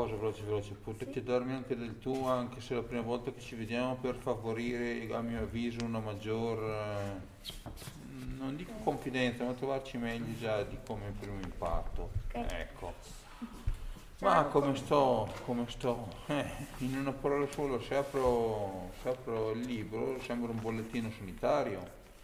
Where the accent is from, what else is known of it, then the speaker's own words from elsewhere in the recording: Pieve di Bono-Prezzo, Trentino-Alto Adige, Italy; Sono di Pieve di Buonoprezzo, frazione Creto